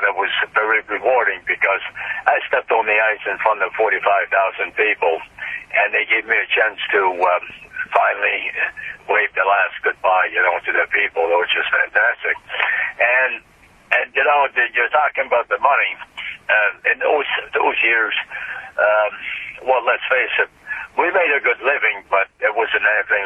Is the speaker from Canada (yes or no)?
yes; Montreal, Quebec, Canada; when I grew up in Montreal